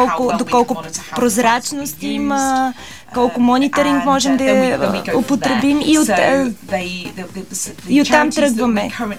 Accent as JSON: {"language": "Bulgarian", "country": "United Kingdom", "second_language": "Bulgarian", "lives_now": "Bulgaria", "said": "Както виждате, аз не съм българка, аз съм британка. Имах голям късмет да живея тук."}